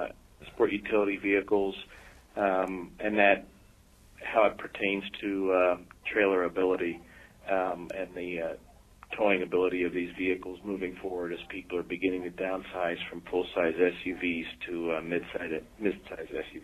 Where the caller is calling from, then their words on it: Indiana, United States; I'm calling from Elkhart County, Indiana.